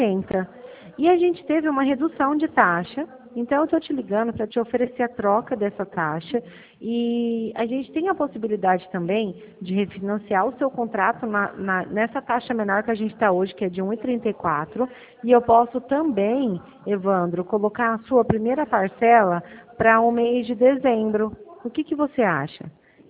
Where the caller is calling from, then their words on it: Araçatuba, São Paulo, Brazil; Eu estou aqui em Araçatuba